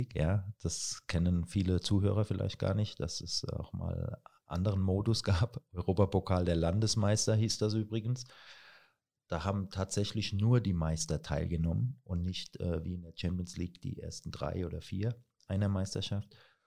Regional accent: Grünstadt, Rhineland-Palatinate, Germany; born there; Die Arbeitsstelle war auch nicht in Kaiserslautern, sondern in Grünstadt, in meinem Geburtsort

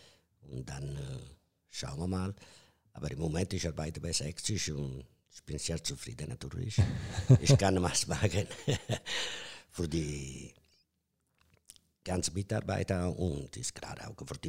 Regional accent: Italy; German is a second language; moved away as an adult; now in Germany; Ich komme aus Italien. Ich bin hier seit 93 in Deutschland

